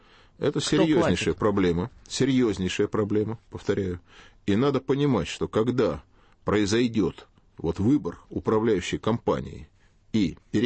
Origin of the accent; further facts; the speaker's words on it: Moscow, Russia; И прямо скажу вам, как коренной москвич